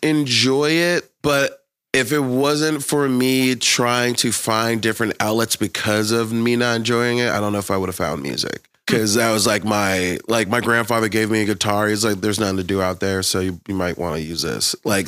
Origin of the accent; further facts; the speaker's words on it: Pennsylvania, United States; So, like, growing up in the Poconos, like, because like I found punk